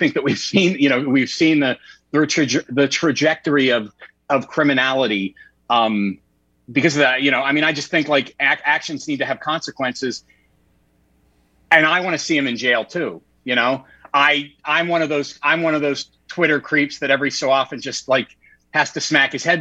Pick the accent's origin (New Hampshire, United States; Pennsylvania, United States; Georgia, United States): Pennsylvania, United States; Pittsburgh; I grew up in Pittsburgh, was a huge Pirates fan.